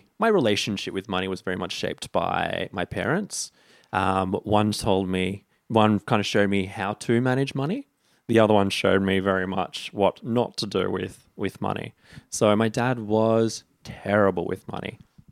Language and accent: English; Sydney, New South Wales, Australia; Northern Beaches, Sydney.